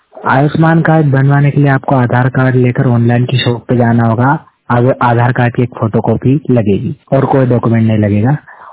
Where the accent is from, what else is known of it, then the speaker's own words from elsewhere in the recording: Madhya Pradesh, India; मैं मध्य प्रदेश के सुजानपुर क्षेत्र का रहने वाला हूँ